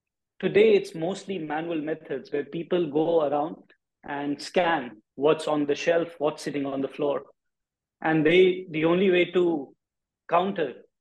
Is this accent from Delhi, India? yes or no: yes; Delhi, India; a pivotal moment for a boy growing up in Delhi